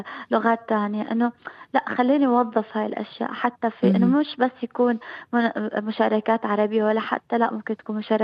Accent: Iraq; أوكي كعراقية هذا الشيء أكيد

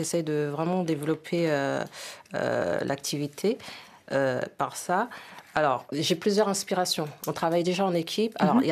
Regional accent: Senegal; born there; je suis d'origine sénégalaise. Je suis née au Sénégal, par contre, et c'est mon pays d'accueil. Et Peul, parce que ma mère est Peul.

